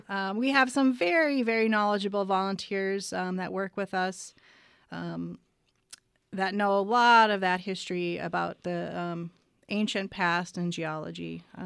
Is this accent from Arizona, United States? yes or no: yes; Arizona, United States; Absolutely. I grew up in Arizona.